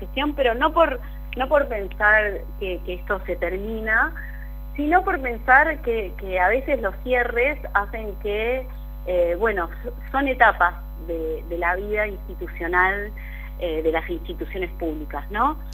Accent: Argentina

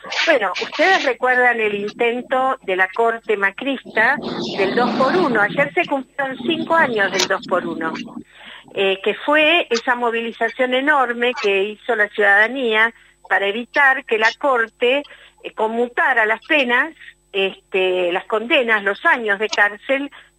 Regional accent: Argentina

